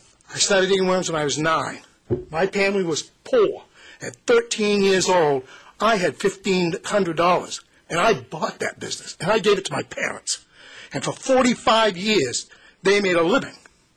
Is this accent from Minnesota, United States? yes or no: no; Wiscasset, Maine, United States; I'm from Wiscasset. I've been involved in the industry for 55 years.